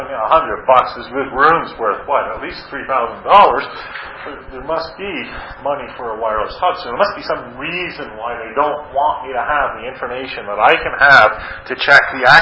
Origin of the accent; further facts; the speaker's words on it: Ottawa, Ontario, Canada; I grew up near Ottawa.